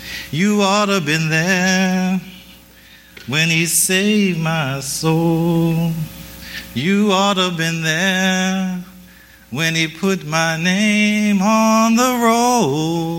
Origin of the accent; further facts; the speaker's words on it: Stroudsburg, Pennsylvania, United States; So I grew up in church in the Christian Missionary Alliance Church of Stroudsburg, Pennsylvania, where my mother at the age of nearly 86 attends when she can still get there.